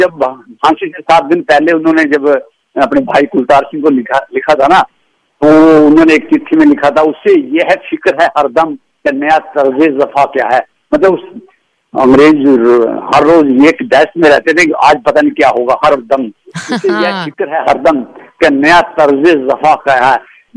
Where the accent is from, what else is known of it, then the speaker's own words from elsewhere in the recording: Kaithal, Haryana, India; मेरे गांव में, मेरे एक शहर पड़ता कैथल